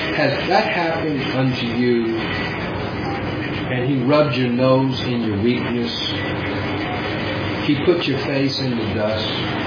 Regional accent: United States; And as an American, I have to make sure that I'm gracious and I'm kind.

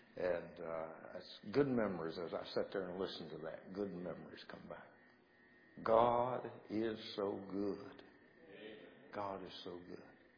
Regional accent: Deltona, Florida, United States; I'm from Deltona.

